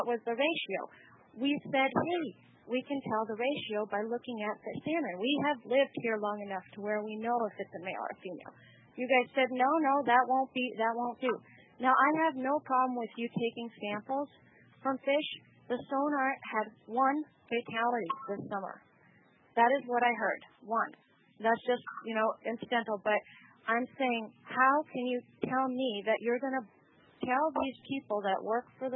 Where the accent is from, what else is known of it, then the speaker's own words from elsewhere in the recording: Eagle, Alaska, United States; born there; And I was born here in Eagle.